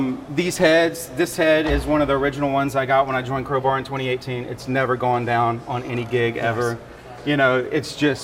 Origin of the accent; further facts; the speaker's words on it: Mississippi, United States; I'm from South Mississippi, 1 hour, you know, out of the city.